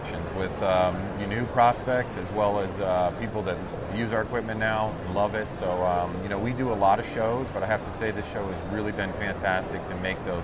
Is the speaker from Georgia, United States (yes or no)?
yes; Georgia, United States; also born or lived in Colorado; I am from Georgia. I've been out there for about 5 years, but I've been in Colorado for about 30 years.